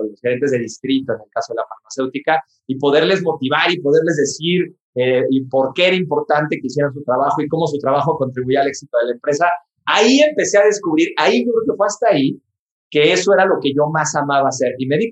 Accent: Mexico; en mi país, en México

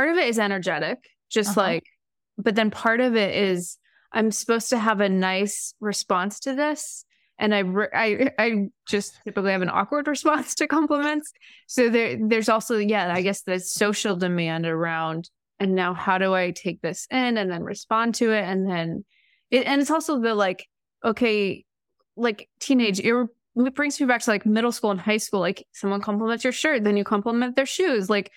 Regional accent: Midwest, United States; I grew up in the Midwest.

